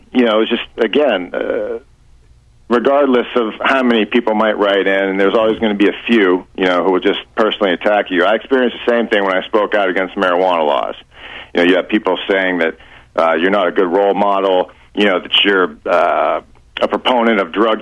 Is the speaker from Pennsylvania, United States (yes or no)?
yes; Erie, Pennsylvania, United States; I felt compelled to at least let people in Erie, Pennsylvania, my hometown, who read the paper, know that somebody who came from there doesn't believe in the official story of 9/11